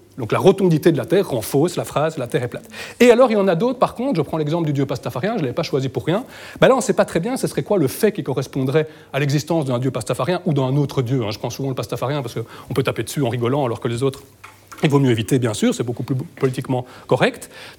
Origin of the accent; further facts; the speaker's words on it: Charleroi, Wallonia, Belgium; je me permets cette blague, parce que je suis Carolo